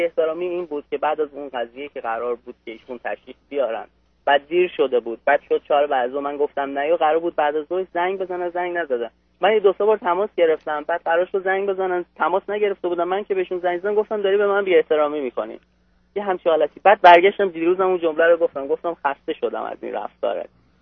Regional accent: Iran; ما ایرانی هستیم

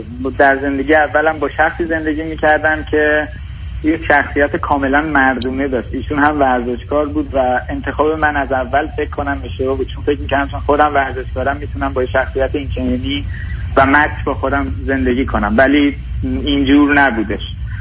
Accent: Iran; moved away; دور از ایران دارم زندگی میکنم، اومدم حالا بعد از 4 سال ایران

